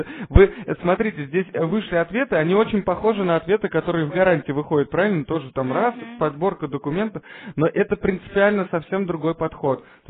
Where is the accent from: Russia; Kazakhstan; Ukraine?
Russia; Moscow; они из Москвы, ну я и сам из Москвы